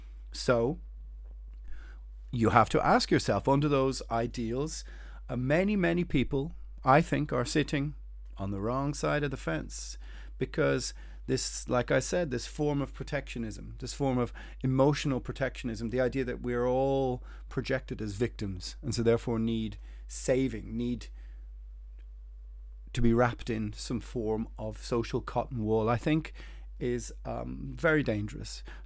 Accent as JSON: {"language": "English", "country": "Ireland", "said": "but I am Irish, so I think I have it within my lived experience to think or of these things, or at least it is part of my cultural historical inheritance"}